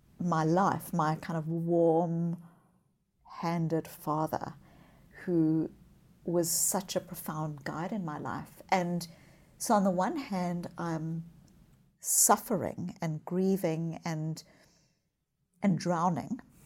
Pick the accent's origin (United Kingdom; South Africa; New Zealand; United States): South Africa; born there; I was born in South Africa. I was born as a child, as a white child in the white suburbs of apartheid South Africa.